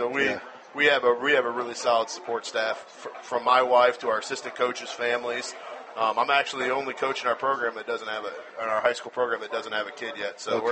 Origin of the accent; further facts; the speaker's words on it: Ohio, United States; now in Loramie, United States; this is year four of living in Loramie. I'm from Northwest Ohio originally.